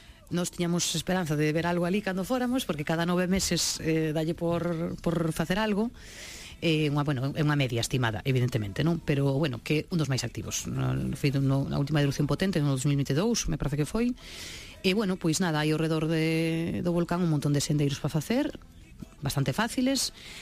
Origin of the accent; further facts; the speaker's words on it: Galicia, Spain; Primeiro, que sendo galegos, seguramente vendo esas praias, tampouco irías polas praias a Reunión.